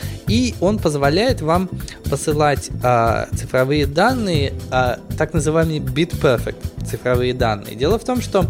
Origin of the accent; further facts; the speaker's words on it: England, United Kingdom; now in Russia; меня вырастили на французском вине и вообще на французской культуре, несмотря на то, что я рос в Англии.